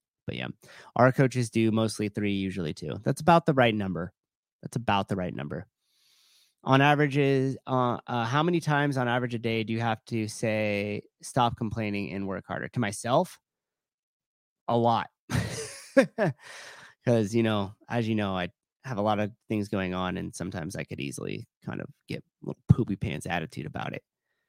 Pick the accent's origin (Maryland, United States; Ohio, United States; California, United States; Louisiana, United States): California, United States; Hella, because I'm from the Bay Area. Hella. I got made fun of quite a bit for saying